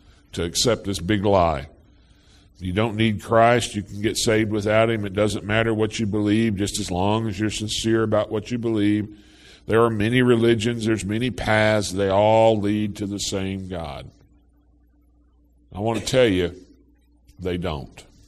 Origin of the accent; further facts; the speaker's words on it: Hawaii, United States; born there; also born or lived in Indonesia; I was born in Hawaii, where obviously there are Eastern influences. I lived in Indonesia, the largest Muslim country in the world, between the ages of 6 and 10. My father was from Kenya